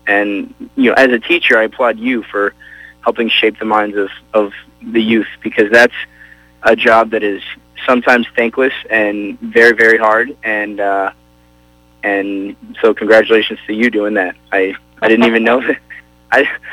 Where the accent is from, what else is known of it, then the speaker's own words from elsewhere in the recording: Colorado, United States; also born or lived in Florida; I was born in Florida, and I grew up in Colorado.